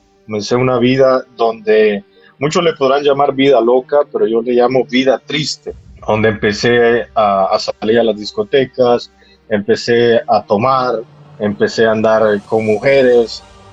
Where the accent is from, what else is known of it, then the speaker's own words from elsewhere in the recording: Honduras; moved away as an adult; now in United States; soy un joven nacido y crecido en el Evangelio. A mis 18 años, después de graduarme del colegio, decido que mi vida tiene que tomar un rumbo diferente y decido emigrar a los Estados Unidos. En ese momento, antes de salir de Honduras